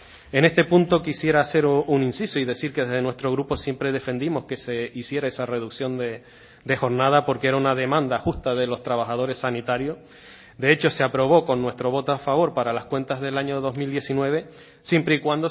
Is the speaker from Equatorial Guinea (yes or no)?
no; Valle Gran Rey, Canary Islands, Spain; el nuevo centro de salud de mi pueblo, de Valle Gran Rey